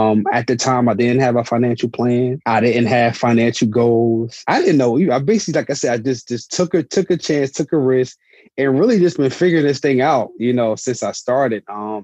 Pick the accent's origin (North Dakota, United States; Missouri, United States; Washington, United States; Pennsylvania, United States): Pennsylvania, United States; Chester; I'm from Chester, Pennsylvania, small city, about 20 minutes south of Philadelphia.